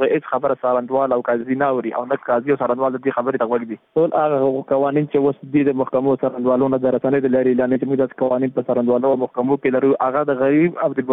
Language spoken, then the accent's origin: Pashto; Afghanistan; موږ هم د افغانستان بچیان یو